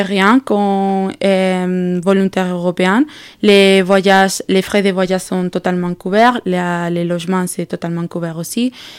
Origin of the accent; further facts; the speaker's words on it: Granada, Andalusia, Spain; French is a second language; je viens de l'Espagne, de Granada, une petite ville à l'Andalousie. Et je suis ici pour faire un volontariat européen avec le Corps européen de solidarité. Et j'étudie les sciences politiques à l'Espagne et j'ai 25 ans.